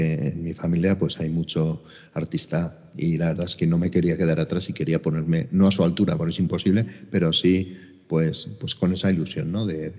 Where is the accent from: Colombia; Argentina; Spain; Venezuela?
Spain; Pamplona, Navarre; y somos tan de Pamplona que un día, pues no sé cómo salió